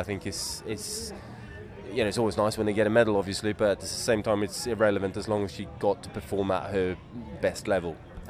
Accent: Sweden; now in United Kingdom; I think I'm probably more British these days than I am Swedish, but I guess if you peel back the layers, it's still blue and yellow on the inside

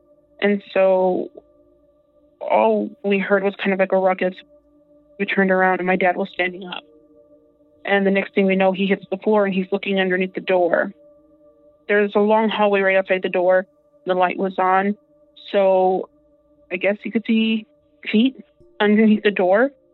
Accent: Texas, United States; I'm from South Texas.

